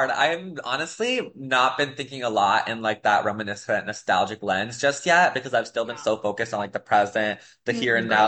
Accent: Gilbert, Arizona, United States; now in Chandler, United States; I'm from Gilbert, but I live in Chandler now.

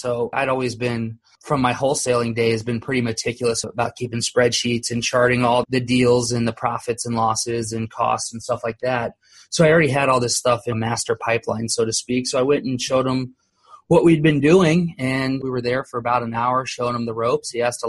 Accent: Columbus, Ohio, United States; born there; now in Orlando, United States; Originally, I was born in Columbus, Ohio. I've lived in Orlando, Florida for, I guess, roughly 30 years now.

